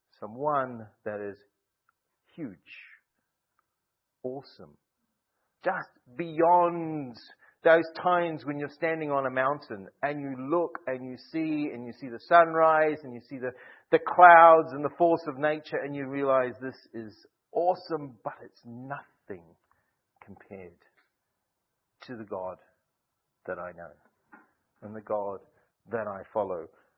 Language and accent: English; New Zealand; Growing up in New Zealand, the sea, the ocean was right there.